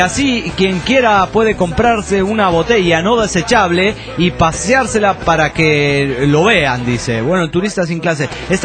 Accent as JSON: {"language": "Spanish", "town": "Tuxpan", "region": "Michoacán", "country": "Mexico", "said": "aunque trabajo en Morelia, prácticamente soy un moreliano, más soy un buen pueblerino, de que ya soy originario de Tuxpan, Michoacán."}